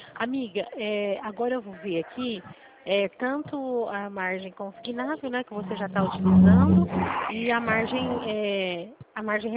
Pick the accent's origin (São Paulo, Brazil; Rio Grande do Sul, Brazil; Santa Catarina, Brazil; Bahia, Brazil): São Paulo, Brazil; Dracena; eu sou de Dracena, a gente atende por Dracena.